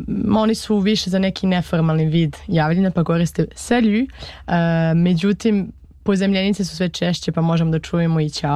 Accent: Serbia; now in France; Pogotovo mi iz Srbije uvek volimo da pitamo jedne druge, a odakle si, i da vidimo da li imamo neke zajedničke prijatelje i poznanike. Tako da kada sam se preselila u Francusku

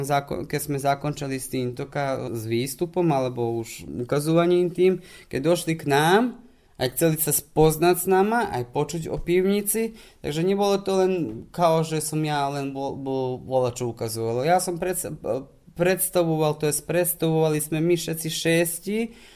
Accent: Vojvodina, Serbia; že sme Slováci ze Srbska, ale najvyššie, čo všetci boli to, keď nás oni oslova Srbi. OK, to je pravda, tu sme sa narodili

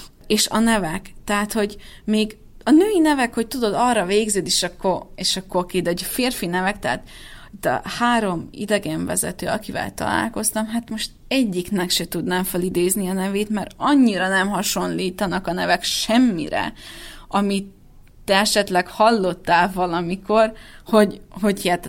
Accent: Serbia; És akkor én mondom, hogy én Szerbiából jöttem, de én mindig kihangsúlyozom azt is, hogy én magyar vagyok.

